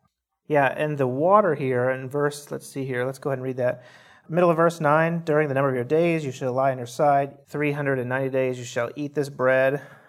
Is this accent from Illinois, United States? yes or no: yes; Illinois, United States; I grew up in Southern Illinois, and there were not mesquite trees in Southern Illinois.